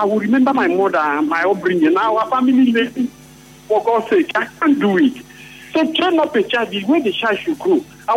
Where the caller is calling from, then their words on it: Okrika, Rivers, Nigeria; I'm calling from Okrika.